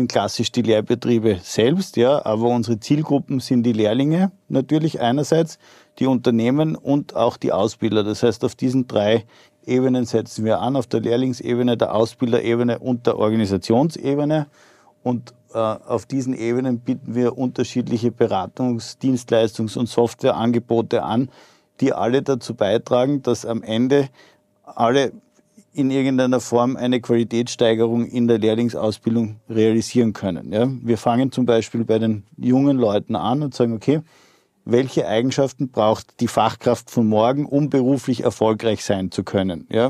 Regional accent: Graz, Styria, Austria; Ich bin Geschäftsführer der Firma Intellexi, bin aus Graz, 42 Jahre alt, Vater von 3 Kindern

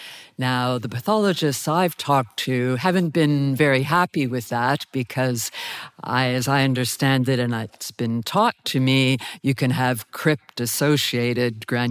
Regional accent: Canada; I say that as a Canadian

